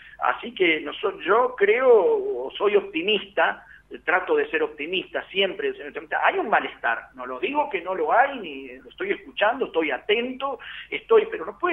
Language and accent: Spanish; Argentina; como somos característicos los argentinos de exagerar las cosas